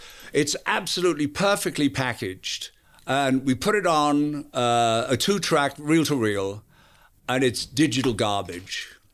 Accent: Yorkshire and the Humber, United Kingdom; I'm from Yorkshire.

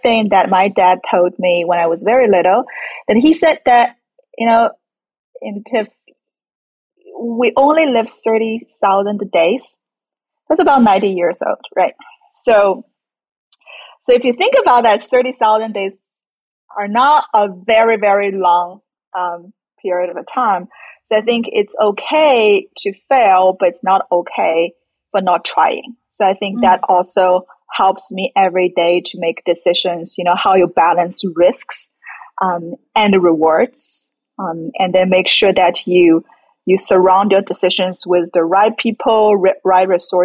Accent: China; So I grew up in China.

